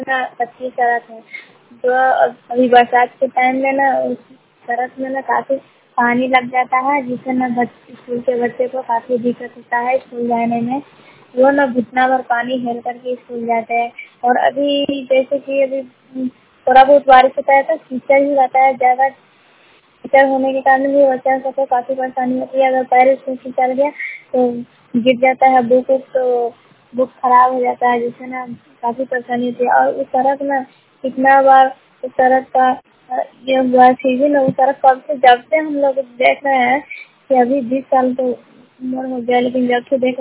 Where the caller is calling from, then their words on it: Shahbazpur, India; मैं रिपोर्टर … सहारनपुर पंचायत से शहबाजपुर गाँव से बोल रही हूँ।